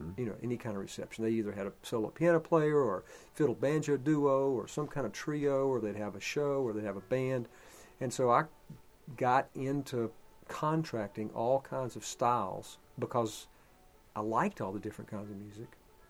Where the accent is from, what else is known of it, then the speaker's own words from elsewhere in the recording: North Carolina, United States; so I grew up listening in North Carolina to everything, to Christian hymns, to Motown, to … to hillbilly music, to everything.